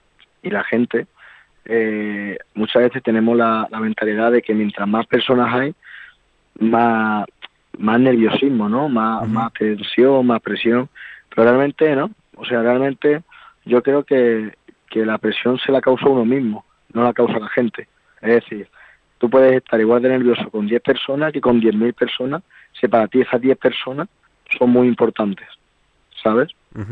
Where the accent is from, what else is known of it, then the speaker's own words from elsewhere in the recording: Seville, Andalusia, Spain; Voy a ir a mi tierra, a Sevilla